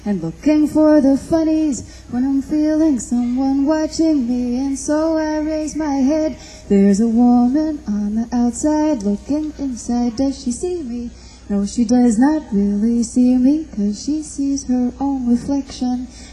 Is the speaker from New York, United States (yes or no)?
yes; New York City, New York, United States; by the way, I'm from New York City, and it's where I've lived most of my life.